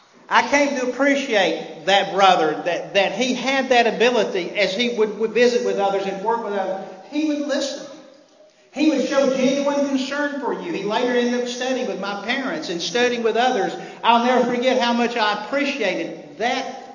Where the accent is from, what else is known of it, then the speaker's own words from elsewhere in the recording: Birmingham, Alabama, United States; here I am going back in the neighborhood that I grew up west in Birmingham, that had been the congregation with so much racial strife.